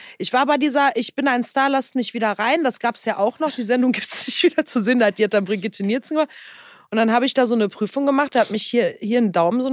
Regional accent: Bochum, North Rhine-Westphalia, Germany; Wenn man überlegt, ne, ich komme hier aus Bochum, aus der Bronx, so nach dem Motto.

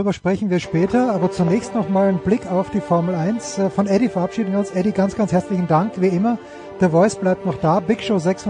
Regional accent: Kreuzberg, Styria, Austria; Jedenfalls in der Steiermark, nicht weit von Judenburg, aber auch nicht weit von Kreuzberg, wo ich her bin.

